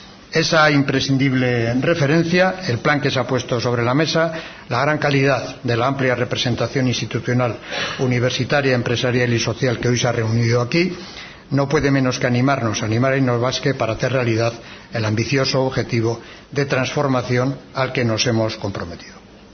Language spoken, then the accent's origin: Spanish; Basque Country, Spain; somos hoy los vascos unos privilegiados